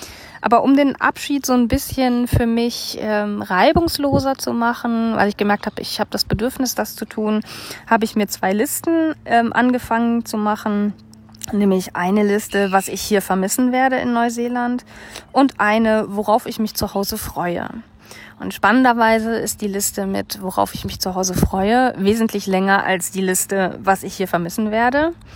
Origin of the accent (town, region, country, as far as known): Germany